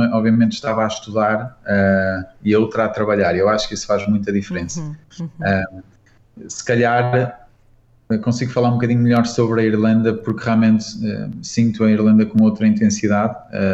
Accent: Portugal; moved away; acabamos por ter essa sorte também como portugueses, que é importante quando estamos fora.

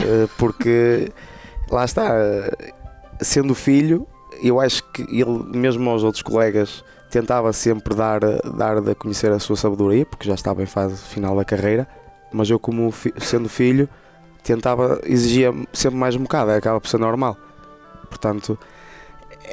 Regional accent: Sequeira, Braga, Portugal; juntou-se o útil ao agradável e jogar no clube da minha terra com o meu pai foi uma decisão fácil de tomar. E pronto, comecei a jogar a sénior no Sequeirense com o meu pai.

